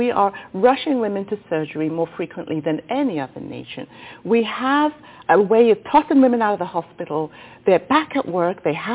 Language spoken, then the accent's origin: English; England, United Kingdom; I was born and raised in England.